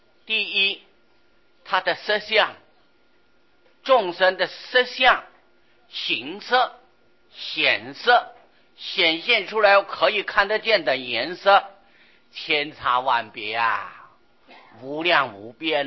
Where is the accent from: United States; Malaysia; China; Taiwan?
China; 我们中国人汉民族就是黄皮的啊，黄种的啊